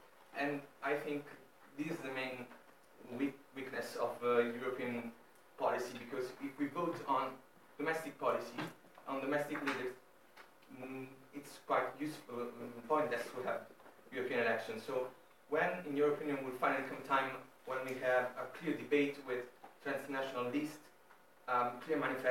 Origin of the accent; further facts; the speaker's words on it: Italy; English is a second language; I'm from Italy, and I'd like to ask two questions.